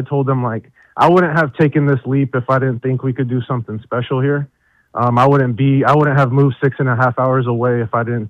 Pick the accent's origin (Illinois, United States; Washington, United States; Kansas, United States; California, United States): Kansas, United States; Hugoton; Hugoton's my hometown. So it was a hard area to leave.